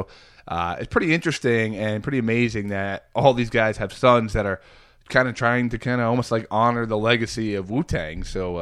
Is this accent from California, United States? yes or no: no; Woodbridge, New Jersey, United States; I grew up in Woodbridge, New Jersey, you know, a couple miles away from Staten Island.